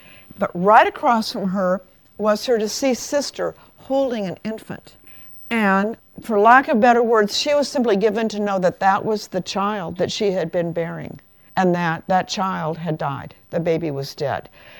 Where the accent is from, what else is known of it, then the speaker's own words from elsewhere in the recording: Kansas, United States; They cost a dime. I'm from Kansas.